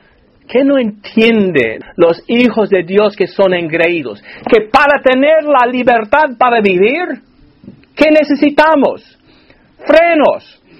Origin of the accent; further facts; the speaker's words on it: Alabama, United States; now in New Jersey, United States; Yo me crié en Alabama. Y me gusta Alabama, no me entiendan mal. Pero en un lugar bastante llano.